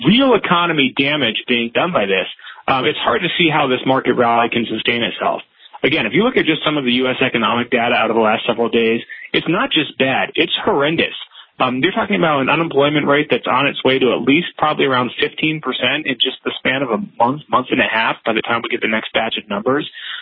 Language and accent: English; United States; I, as an American, as a individual